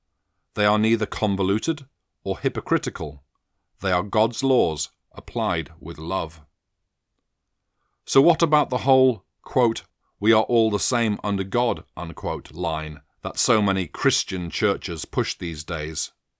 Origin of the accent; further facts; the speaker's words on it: England, United Kingdom; now in Australia; I myself am not an Australian. I am English. I have been granted full Australian citizenship